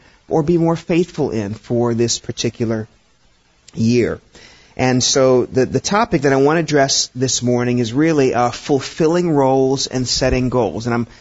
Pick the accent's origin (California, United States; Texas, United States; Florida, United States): Florida, United States; for those of you who may not know me very well, I grew up in Florida.